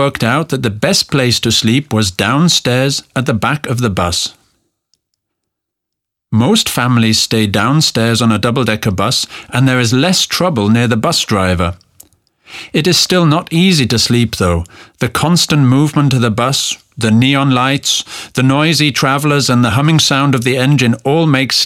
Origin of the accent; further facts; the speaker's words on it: Nigeria; moved away as an adult; now in London, United Kingdom; I came to Britain in 1998. In my home country, Nigeria, I was a political prisoner because I had campaigned for democracy.